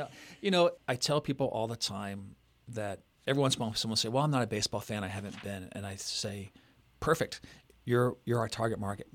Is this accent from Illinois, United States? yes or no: no; Wooster, Ohio, United States; Just sparklers on the lawn of my aunt and uncle in my hometown of Worcester, Ohio.